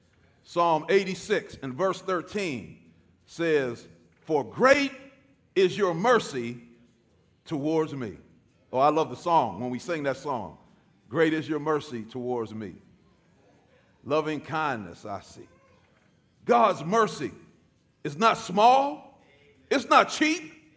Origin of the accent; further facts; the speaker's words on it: Braddock, Pennsylvania, United States; Lord, I remember growing up in Braddock and all the things that I did apart from you.